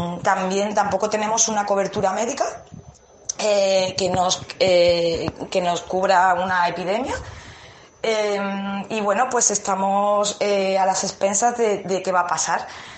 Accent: Córdoba, Andalusia, Spain; moved away as an adult; now in Dallas, United States; soy de Córdoba, vivo en Dallas, en Texas. Vine aquí en el año 2016 para trabajar con el programa, a través del programa de profesores visitantes en Estados Unidos del Ministerio de Educación.

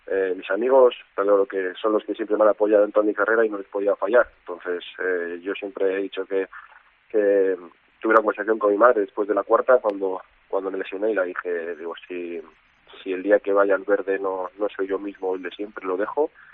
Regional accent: Husillos, Castile and León, Spain; me acercaré a Usillos, a mi pueblo, que es donde tengo a mis tíos y demás y mis primos

